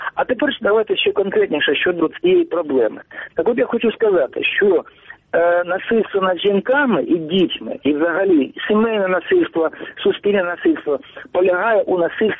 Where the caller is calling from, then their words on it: Sievierodonetsk, Luhansk Oblast, Ukraine; Я телефоную з Сєвєродонецька, Луганської області.